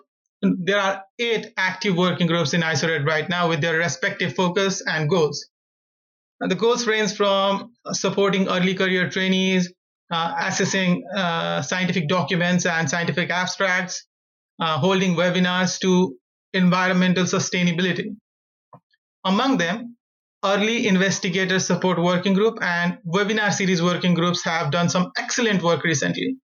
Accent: Nepal; I'm a student from Nepal, one of the developing countries in South Asia.

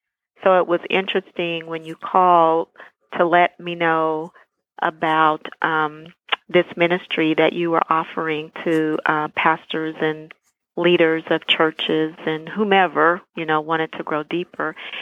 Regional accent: Wichita, Kansas, United States; I grew up in Wichita, Kansas, graduated from K-State, went to Emporia State to pursue a career as a school psychologist

